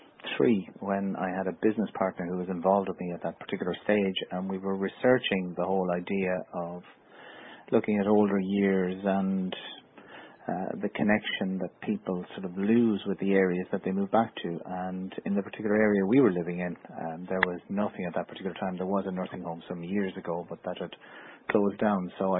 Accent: Ireland; because we have a tendency as Irish people, we like to keep things belonging to those that have gone before us.

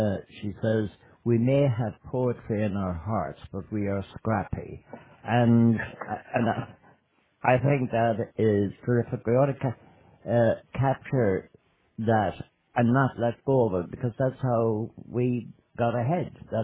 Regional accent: Ballinan, Connacht, Ireland; the President of the United States is from my hometown of Ballinan, County Mayo.

